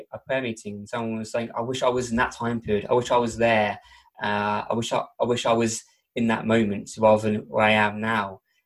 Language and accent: English; Medway, South East England, United Kingdom; now in Essex, United Kingdom; I come from Medway in Kent originally. That's where my family are